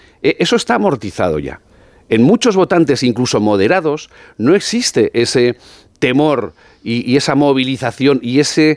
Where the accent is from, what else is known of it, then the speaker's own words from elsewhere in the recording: Aragon, Spain; salvo en mi tierra, en Aragón